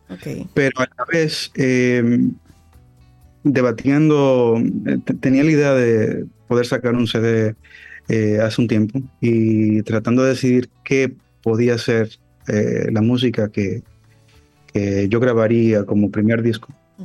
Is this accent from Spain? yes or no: no; Dominican Republic; siendo dominicano, la mayor audiencia y el mayor público que tengo